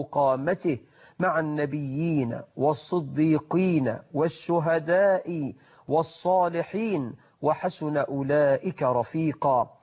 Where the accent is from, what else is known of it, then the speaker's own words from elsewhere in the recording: Egypt; بلدنا مصر